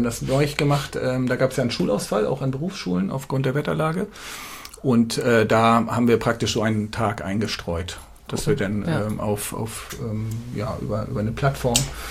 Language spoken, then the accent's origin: German; Schleswig, Schleswig-Holstein, Germany; Ich bin in Schleswig geboren, also in der Region verhaftet, in Schaal begrüßt geworden. Bin dann in Schleswig auch zur Schule gegangen, habe dort mein Abitur gemacht.